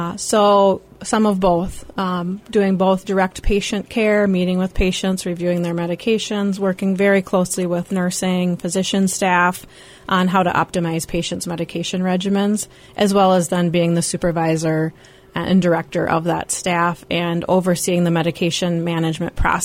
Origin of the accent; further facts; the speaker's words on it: Hazel, South Dakota, United States; Originally, I grew up in eastern South Dakota on a cattle and hog and crop farm near Hazel, which is about 100 people, so not very many people have heard of it.